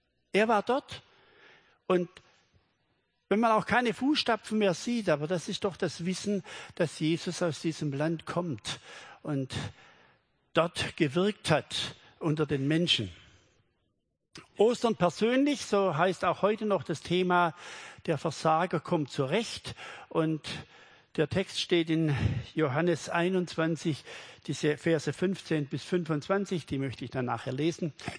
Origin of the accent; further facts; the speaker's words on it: Gundelshausen, Baden-Württemberg, Germany; ich komme aus dem Schwarzwald. Für diejenigen, die mich nicht kennen, einem wunderschönen kleinen Ort Gundelshausen mit, ich übertreibe immer ein bisschen, mit 100 Einwohnern.